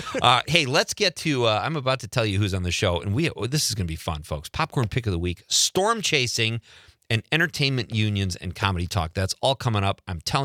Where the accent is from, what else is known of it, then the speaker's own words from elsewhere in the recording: Chicago, Illinois, United States; Chicago's my... hometown, my hometown with Marinette